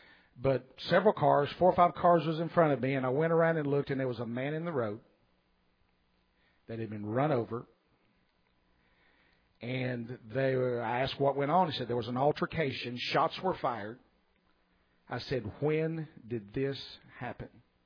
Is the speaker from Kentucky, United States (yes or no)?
yes; Coon Creek, Kentucky, United States; Got into Leslie County, got and went up Coon Creek. I'm from Coon Creek.